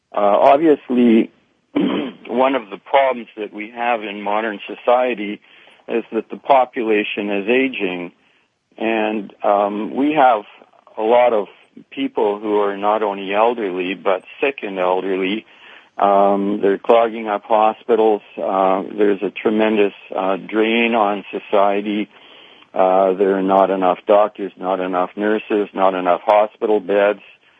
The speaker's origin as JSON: {"language": "English", "town": "Winnipeg", "region": "Manitoba", "country": "Canada", "tie": "born or raised there", "said": "Born and raised in Winnipeg, as you already mentioned."}